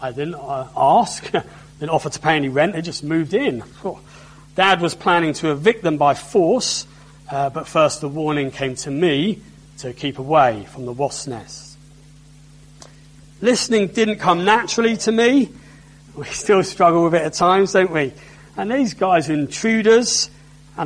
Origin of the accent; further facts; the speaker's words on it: London, United Kingdom; the house I grew up in West London had an old World War II air raid shelter.